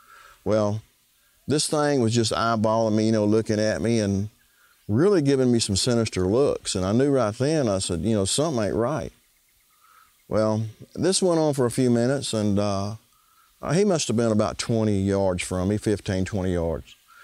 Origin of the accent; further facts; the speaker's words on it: Kechai, Louisiana, United States; I'm from Kechai, Louisiana.